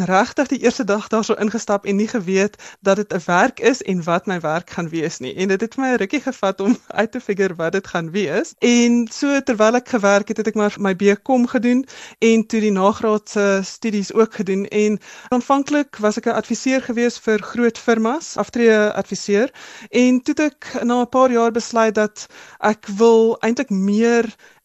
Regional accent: Johannesburg, Gauteng, South Africa; also born or lived in Hillbrow; Ek is 'n gebore en getoe Johannesburger. Ek is in Heelbrug gebore toe dit nog moontlik was om daar so te bly. Maar ek het maar op die Wesrand groot geword.

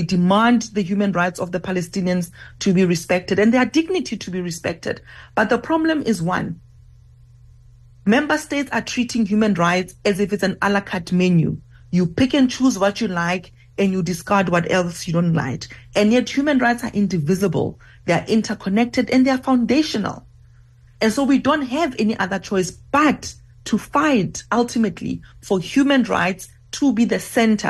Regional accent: Kwakwa, South Africa; my own core memory as a child growing up in Kwakwa in the Bantustan.

